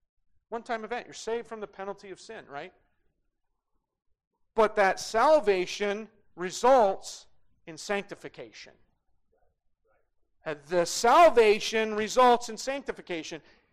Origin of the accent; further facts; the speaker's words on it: Great Falls, Montana, United States; I grew up in Great Falls, Montana.